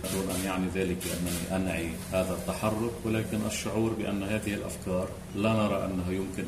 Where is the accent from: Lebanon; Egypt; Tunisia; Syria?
Lebanon